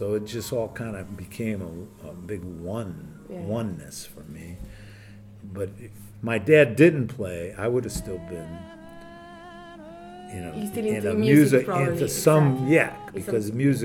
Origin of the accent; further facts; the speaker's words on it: Cleveland, Ohio, United States; someone I grew up with in Cleveland